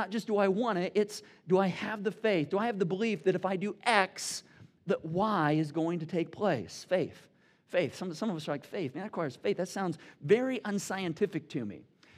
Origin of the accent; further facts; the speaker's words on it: Michigan, United States; I'm like fully Hoosier, right? But I grew up in Michigan, so I'm just like a little more Michiganian when it comes to weather forecasts, right?